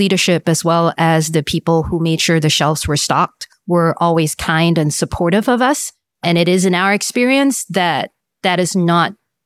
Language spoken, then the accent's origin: English; Singapore; But gratefully, born and raised in Singapore, educated there as well